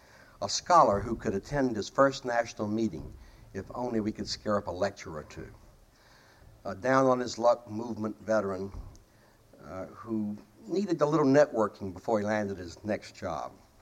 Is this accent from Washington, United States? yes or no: no; South Carolina, United States; I suppose because I'm from South Carolina